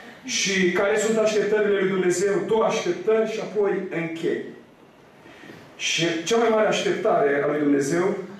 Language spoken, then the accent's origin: Romanian; Romania; am venit din România, vă spun sincer că m-am întărit foarte tare. Nu știu cât am reușit să vă întăresc eu, frate slujitor, dar vă spun sincer că eu personal m-am umplut de putere. Abia aștept să mă duc în țară să o consum.